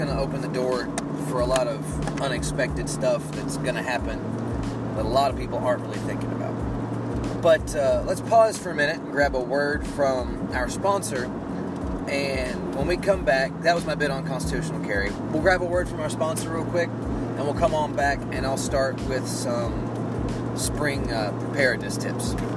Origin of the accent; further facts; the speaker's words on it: Kentucky, United States; that's amplified in my home state of Kentucky for sure